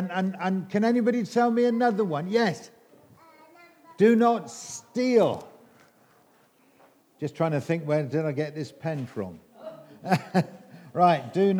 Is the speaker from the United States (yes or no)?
no; England, United Kingdom; accent: English; Covet, not cover. It's my English accent. I know it is.